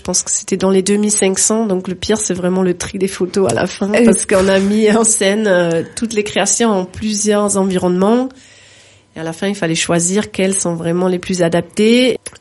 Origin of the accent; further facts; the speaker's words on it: Schaffhausen, Switzerland; French is a second language; Moi, je suis suisse-allemande, je viens de Schaffhausen, au nord de Zurich, un endroit que personne connaît.